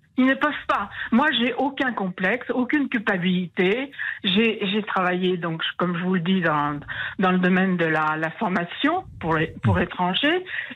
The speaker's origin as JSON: {"language": "French", "town": "Orléans", "region": "Centre-Val de Loire", "country": "France", "said": "Je suis d'Orléans"}